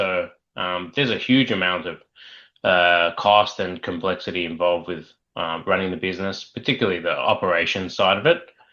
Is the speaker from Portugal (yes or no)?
no; Sydney, New South Wales, Australia; So, I mean, personally, I grew up in Sydney, Australia